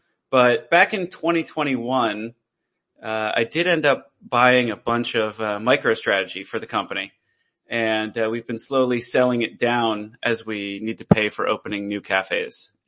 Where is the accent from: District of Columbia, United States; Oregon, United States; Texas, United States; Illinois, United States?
District of Columbia, United States; Washington; I love coffee. I'm from Washington, D.C.